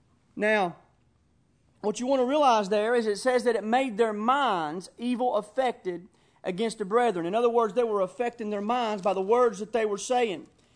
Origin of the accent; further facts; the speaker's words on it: United States; we've been trained as Americans, as adult Americans here, growing up in America